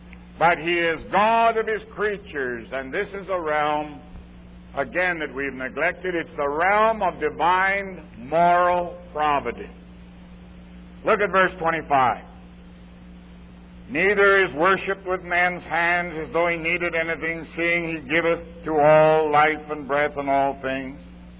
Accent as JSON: {"language": "English", "country": "Canada", "said": "which I often refer to being a Canadian, of the disintegration and the deterioration and the dissipation of the British Empire in my lifetime."}